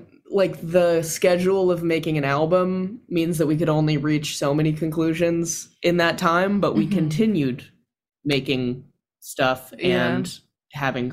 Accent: California, United States; I'm from California.

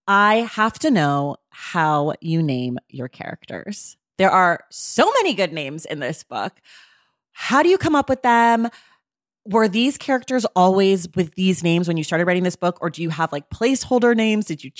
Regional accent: California, United States; And I'm from California. Like, we're not like Southern, you know, like sometimes like certain regionalisms, like you say things different.

